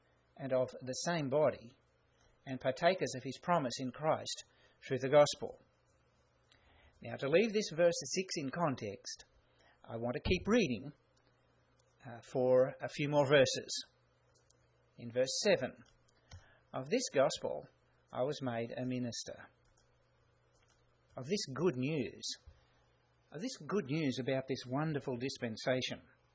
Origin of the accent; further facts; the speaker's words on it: Australia; You could probably guess by my accent that I am an Australian. Now, in Australia, we drive on the left-hand side of the road.